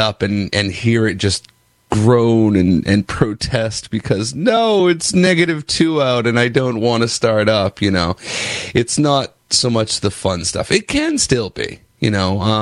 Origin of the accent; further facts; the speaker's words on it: Augusta, Maine, United States; I grew up in Augusta on Sand Hill, which back then used to be all old French people and their grandkids.